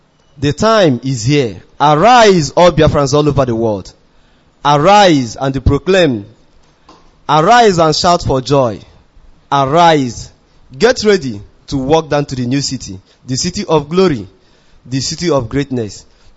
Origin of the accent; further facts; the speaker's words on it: Abia, Nigeria; from Akano Onhofia in Abia State in Biafran land, the land of great warriors.